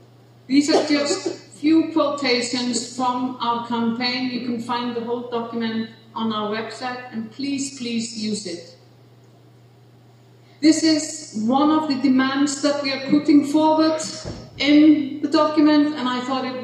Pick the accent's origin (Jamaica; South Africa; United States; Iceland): Iceland; a process I was actively involved in 10 years ago in my home country, Iceland.